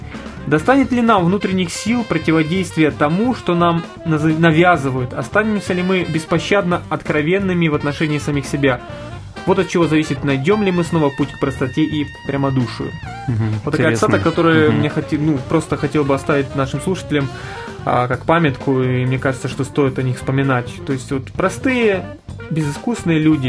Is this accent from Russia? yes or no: no; Ukraine; born there; я родился на Украине. Хотя это была одна страна в то время.